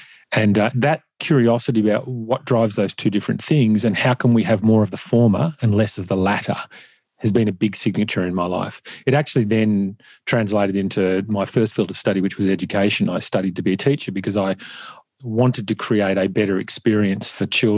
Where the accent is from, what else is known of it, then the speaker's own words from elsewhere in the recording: Ferntree Gully, Victoria, Australia; I grew up in Ferntree Gully, which is at the foothills of the Dandenongs. I describe it as a working class suburb. And we had a lot of, you know, traditional Australian Anglo-Saxon families in the area, but there was a lot of migrants as well.